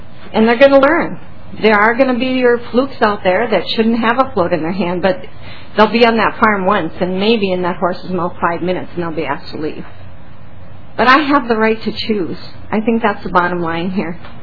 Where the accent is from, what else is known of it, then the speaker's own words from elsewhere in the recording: Moose Lake, Minnesota, United States; I'm from Moose Lake, Minnesota.